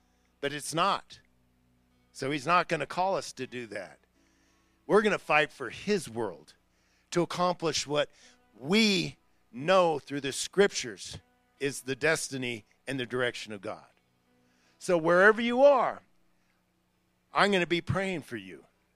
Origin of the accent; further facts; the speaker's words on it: Durango, Colorado, United States; And here in Gunnison, you know, I'm from Durango.